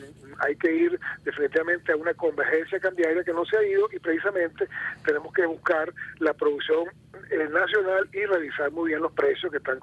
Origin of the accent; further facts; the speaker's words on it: Venezuela; Para nosotros los venezolanos, es bueno siempre recordar que nosotros, antes que comerciantes, somos venezolanos